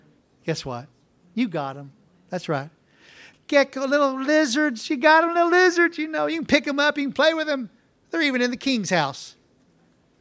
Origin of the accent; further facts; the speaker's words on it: Waxahachie, Texas, United States; I grew up in Waxahachie and we have fields. Most of the people in my church, my home church, were farmers.